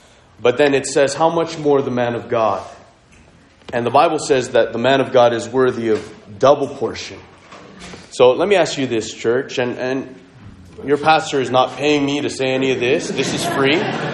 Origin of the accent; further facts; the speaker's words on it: Montreal, Quebec, Canada; I'm a Filipino background, grew up in French Canada, Montreal, Quebec, Canada. I do speak French.